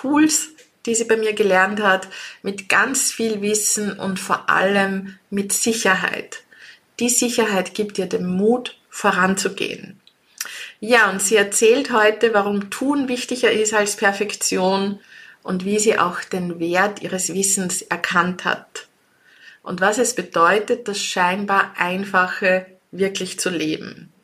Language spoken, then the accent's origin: German; Upper Austria, Austria; aus meiner alten Heimat, aus Oberösterreich